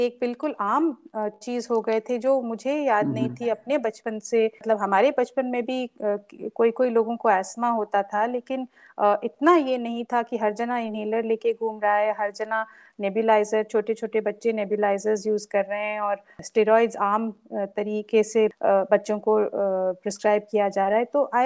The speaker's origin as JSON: {"language": "Hindi", "region": "Delhi", "country": "India", "tie": "born or raised there", "also_born_or_lived": "Mumbai / Meerut", "said": "क्योंकि मैं दिल्ली में ही पैदा पली बड़ी हुई, ज्यादातर मेरे फादर गवर्नमेंट में थे, तो दिल्ली बॉम्बे मेरठ और ज्यादातर इन्हीं सिटीज में हम बड़े हुए।"}